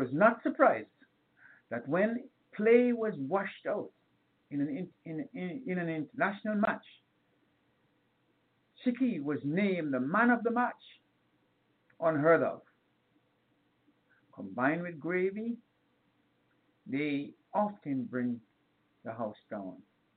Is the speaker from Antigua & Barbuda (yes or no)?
yes; Antigua & Barbuda; Finally, growing up in Antigua and playing and watching sports at the Antigua Recreation Grounds, I recall the ringside coaches such as Mankad, Hazari, Jarvis.